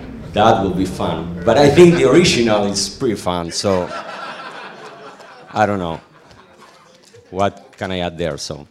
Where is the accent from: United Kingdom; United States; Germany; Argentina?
Argentina; English is a second language; I'm from Argentina. It's really far away, so being here in New York is a great experience.